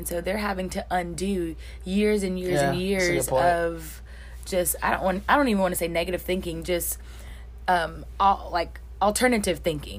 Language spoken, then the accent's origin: English; Enterprise, Alabama, United States; like I said, I'm from Enterprise, Alabama. That's like the deep South.